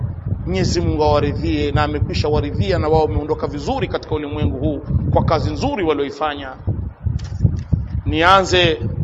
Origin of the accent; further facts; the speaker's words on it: Mwandiga, Kigoma, Tanzania; Mimi nimekulia Mwandiga, napajua vizuri, napajua vizuri Mtabeka